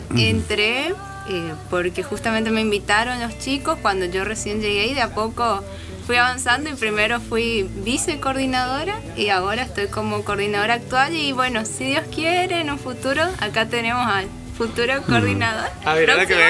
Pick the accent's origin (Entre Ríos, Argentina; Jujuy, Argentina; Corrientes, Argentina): Corrientes, Argentina; Paso de los Libres; Yo soy de Paso de los Libres, Corrientes.